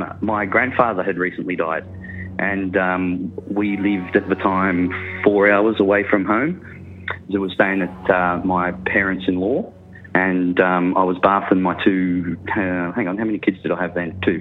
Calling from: New South Wales, Australia; from Australia, South Coast, New South Wales.

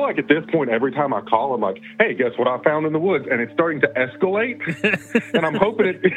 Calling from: Kentucky, United States; Hey, what's up, Brayden? … from Kentucky.

